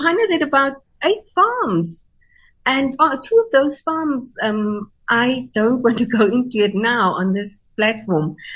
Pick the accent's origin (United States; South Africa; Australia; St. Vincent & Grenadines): South Africa; also born or lived in Namibia; I'm between SA and Namibia because, okay, as you will see in the book, that I'm partly Namibian and I'm partly South African.